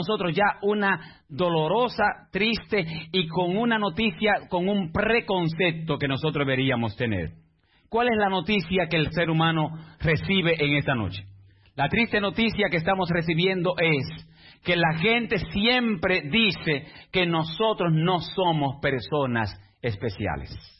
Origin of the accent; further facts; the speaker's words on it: Santiago, Dominican Republic; born there; barrio más peligroso de Santiago. Se llama el Ensanche Bermúdez. Cuando la gente escucha la palabra, yo nací en el Ensanche Bermúdez